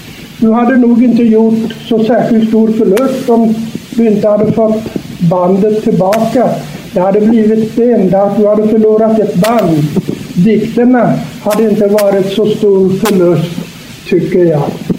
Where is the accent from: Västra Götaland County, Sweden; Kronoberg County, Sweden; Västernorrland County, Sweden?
Västernorrland County, Sweden; Selånger; som skildrar en händelse från verkliga livet hemma i Selånger. Det var tre barn som satt på stranden av Selångersån och lekte